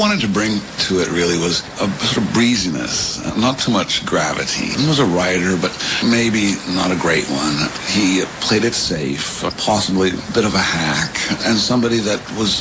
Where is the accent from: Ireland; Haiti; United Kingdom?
Ireland; growing up in Ireland, where, you know, weaving a yarn, telling a tall tale was part of life